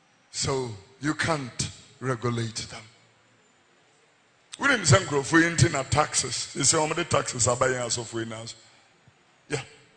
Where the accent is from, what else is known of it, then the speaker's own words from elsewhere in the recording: Ghana; I am a Ghanaian.